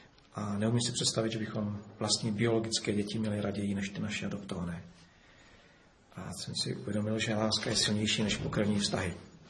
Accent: Moravian-Silesian Region, Czechia; now in Prague, Czechia; Já pocházím z Těšínska, ale bydlím v Praze už nějaký ten rok. Můj tatínek byl kazatelem v církvi vatrské taky, takže jsem vyrůstal v křesťanském prostředí

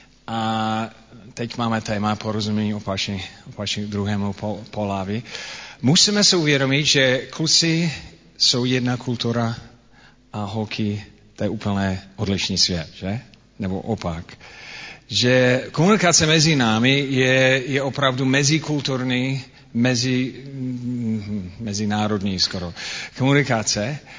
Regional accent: United States; Czech is a second language; Jak už slyšíte, já jsem Američan, takže pro mě čeština je cizí jazyk.

